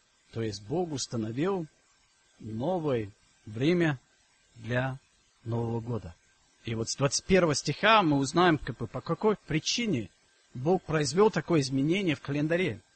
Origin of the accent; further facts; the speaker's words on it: England, United Kingdom; Я вырос в Англии, и там всегда праздновали 25 декабря Рождество.